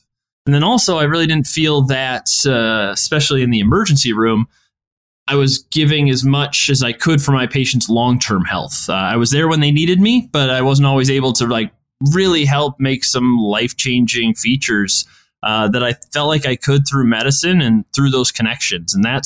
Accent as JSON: {"language": "English", "town": "Saginaw", "region": "Michigan", "country": "United States", "tie": "born or raised there", "said": "a CrossFit gym that I belonged to here in my hometown, Saginaw, Michigan."}